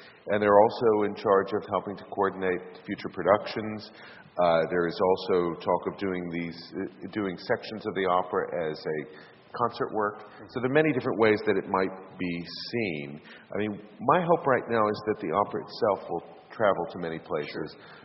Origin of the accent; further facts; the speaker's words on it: Texas, United States; moved away; I grew up in Texas, but I migrated to my spiritual home.